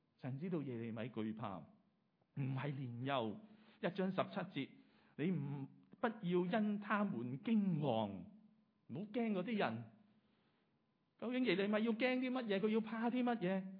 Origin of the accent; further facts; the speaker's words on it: Guangdong, China; 或者我哋广东人讲，我哋未够称啦